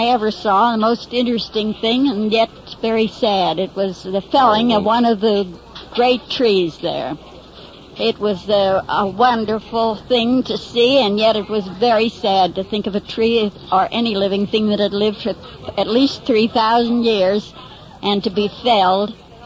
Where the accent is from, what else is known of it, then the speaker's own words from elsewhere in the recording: Pittsburgh, Pennsylvania, United States; From Pittsburgh, Pennsylvania.